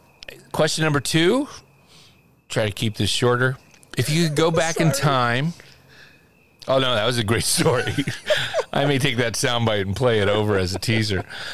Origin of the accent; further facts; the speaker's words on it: Langhorne, Pennsylvania, United States; I worked at Sesame Street Place growing up in Langhorne, Pennsylvania.